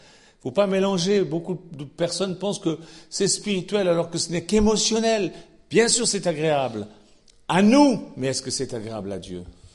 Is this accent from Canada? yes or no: no; Switzerland; now in France; parce que je viens de Suisse, c'est 70 ans, maintenant ici en France, c'est 70 ans